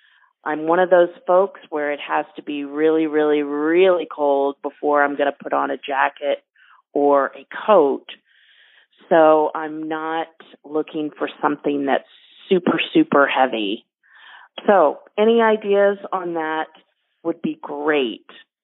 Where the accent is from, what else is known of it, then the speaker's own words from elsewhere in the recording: Austin, Texas, United States; moved away as an adult; now in Grand Rapids, United States; I am calling from Grand Rapids, Michigan. However, up until just a few years ago, I lived in Austin, Texas all my life.